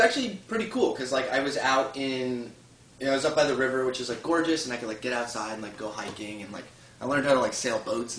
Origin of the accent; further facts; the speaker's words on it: Croton-on-Hudson, New York, United States; It's a weird little county. It's very wealthy. It's beautiful. I grew up in Croton-on-Hudson, which is...